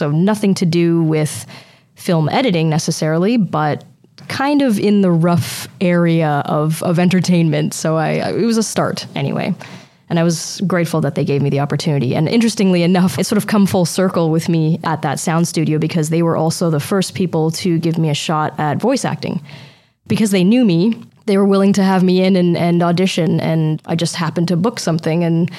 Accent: Toronto, Ontario, Canada; I'm from Toronto originally

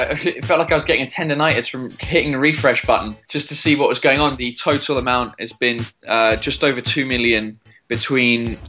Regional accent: England, United Kingdom; When I speak French with a French accent, so people don't believe me that I'm English.

